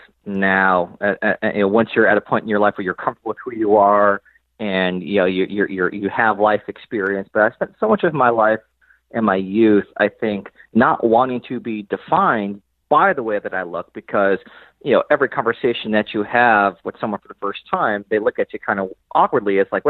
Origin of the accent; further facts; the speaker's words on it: New York, United States; also born or lived in San Diego, United States; I always respond, well, I grew up in San Diego and I was raised in upstate New York.